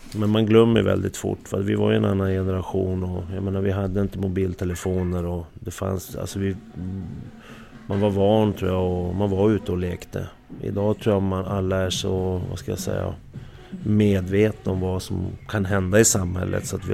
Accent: Kiruna, Norrbotten County, Sweden; Jag växte upp i Kiruna, det var hockey.

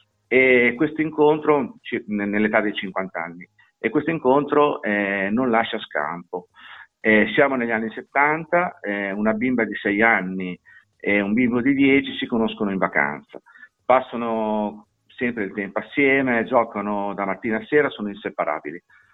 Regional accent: Modena, Emilia-Romagna, Italy; accent: Emilian; Mi scuso per la cantilena emiliana, ma sono di Modena, non ci posso fare assolutamente nulla.

